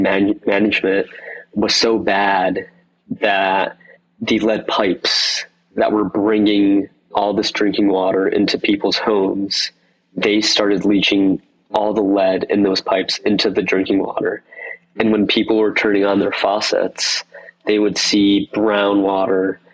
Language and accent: English; New York, United States; And so growing up in New York and seeing some of the inequities that my neighbors had and just a lot of the discrimination that some of my peers faced was really eye-opening.